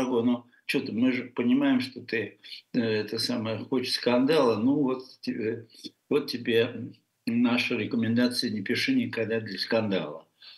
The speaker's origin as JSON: {"language": "Russian", "country": "Russia", "tie": "born or raised there", "moved": "as an adult", "said": "после того, как я уехал из России, это что такое несовершенство человеческой души, души и природы. Потому что мы все в России воспитаны на французском просветительстве."}